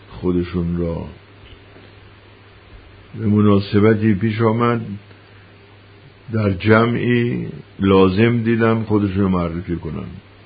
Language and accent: Persian; Yazd, Iran; اصلا ما یزدیم، یعنی خب یزدیک هستیم،